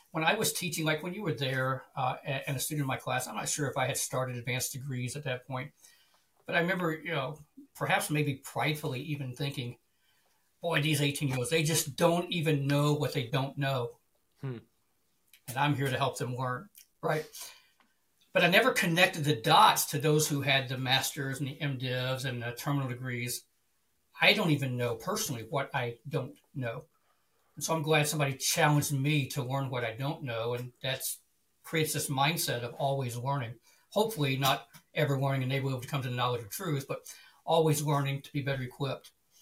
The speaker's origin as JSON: {"language": "English", "region": "Georgia", "country": "United States", "tie": "born or raised there", "said": "I grew up in Georgia, so I'm not touching it."}